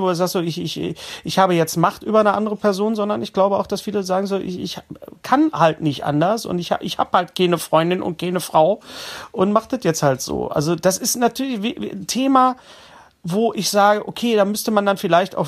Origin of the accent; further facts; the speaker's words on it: Bochum, North Rhine-Westphalia, Germany; in dem Viertel, wo ich aufgewachsen bin, in Bochum-Leer, da wo das Opelwerk war, wo mein Vater gearbeitet hat, 25 Jahre